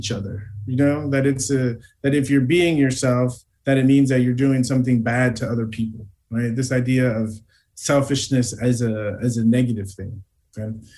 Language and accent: English; United States; I grew up in America as an African-American male.